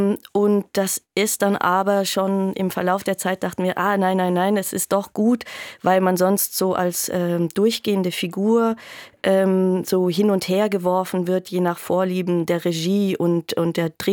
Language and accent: German; Baden-Württemberg, Germany; Es ist so, dass sowohl Hans-Jochen Wagner als auch ich, wir sind im Schwabenland aufgewachsen.